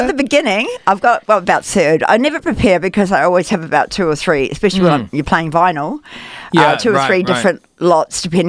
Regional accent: Christchurch, Canterbury, New Zealand; born there; I was born in Christchurch, yeah.

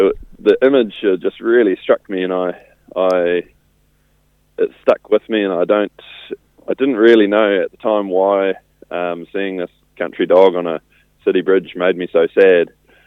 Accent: New Zealand; And as a Kiwi bloke, I always struggle to push it too much

